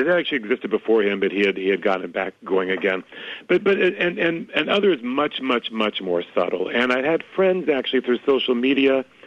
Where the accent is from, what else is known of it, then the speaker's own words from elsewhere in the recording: Indiana, United States; I grew up in Indiana.